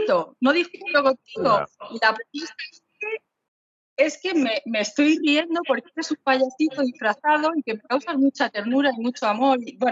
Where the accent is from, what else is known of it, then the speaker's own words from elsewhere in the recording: Ecuador; moved away as an adult; now in Spain; vinimos de Ecuador en plena pandemia, sin trabajo, sin nada.